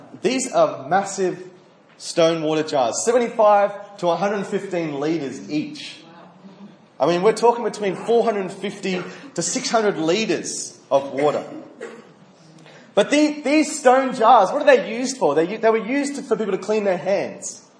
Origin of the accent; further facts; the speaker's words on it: Australia; You know, being Australian, I think everyone sort of loves this parable.